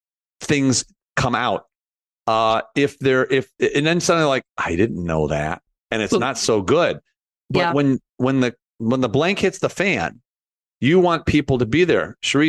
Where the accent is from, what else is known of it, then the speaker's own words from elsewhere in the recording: Chicago, Illinois, United States; So I'm from Chicago.